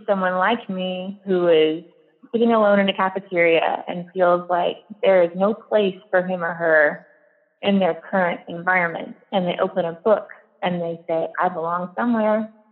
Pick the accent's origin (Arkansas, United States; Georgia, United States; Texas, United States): Georgia, United States; now in Oregon, United States; because I've lived kind of all over, but was born and raised in Georgia.